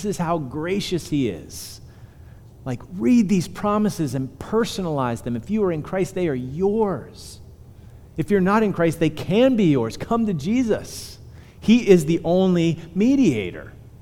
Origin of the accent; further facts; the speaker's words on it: Punxsutawney, Pennsylvania, United States; I'm from Punxsutawney. Punxsutawney, kind of like a redneck place, you know, where on Friday night you kind of peel out of the ice cream store and do laps, and you've got the gun rack with fishing.